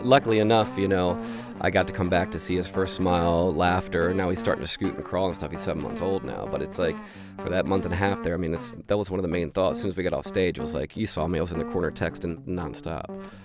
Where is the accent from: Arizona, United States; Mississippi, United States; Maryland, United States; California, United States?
Maryland, United States; Baltimore; I've been a musician and hanging around Baltimore, in and around Baltimore, since I was born, pretty much.